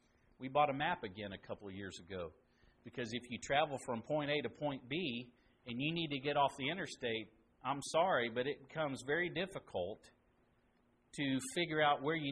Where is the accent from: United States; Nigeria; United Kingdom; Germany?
United States; Indiana; And even when I was growing up in Indiana, we had kids in my class.